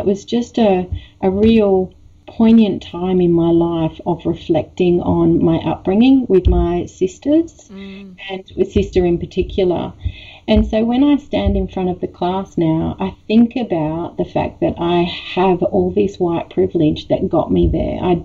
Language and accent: English; Western Australia, Australia; I was born here on Wadjuk Noongar Boodja, that my parents took up a posting in rural Western Australia.